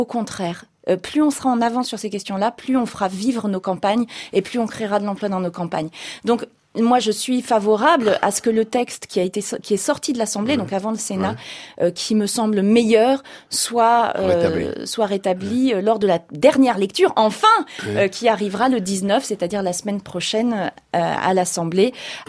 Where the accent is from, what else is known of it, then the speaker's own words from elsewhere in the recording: Hauts-de-France, France; Moi, je viens du Nord-Pas-de-Calais-Picardie, Hauts-de-France maintenant ça s'appelle.